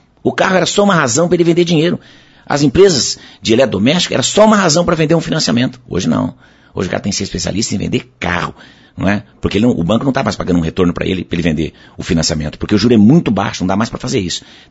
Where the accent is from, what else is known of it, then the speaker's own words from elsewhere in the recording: Paraná, Brazil; Porque eu viajo o Brasil, toda vez que eu falo que eu sou do Paraná